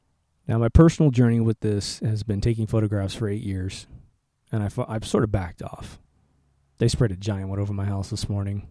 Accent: Midwest, United States; Now, I grew up in the Midwest where there's a lot of pollen issues and a lot of deep temperature changes.

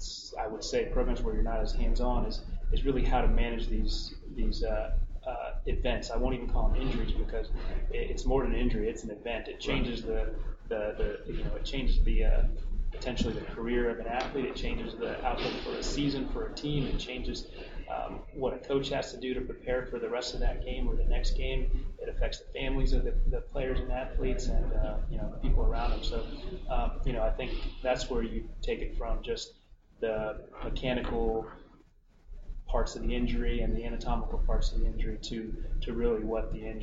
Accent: Sugar Land, Texas, United States; I grew up in Sugarland area in Houston, so went to UT Austin for my undergrad.

